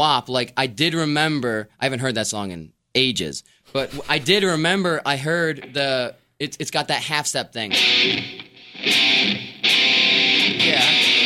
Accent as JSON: {"language": "English", "town": "Rochester", "region": "New York", "country": "United States", "tie": "born or raised there", "said": "I'm here in the studio in Rochester. I grew up here, so"}